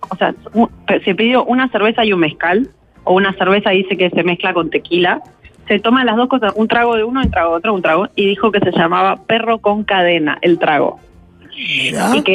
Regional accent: Uruguay; Aparte soy la uruguaya, nadie es como, obviamente en todos los grupos soy la uruguaya.

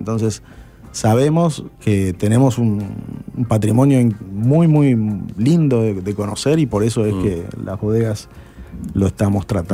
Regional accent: Uruguay; Nosotros creo que como uruguayos tenemos un debe también de volver a acercarnos al Tanat

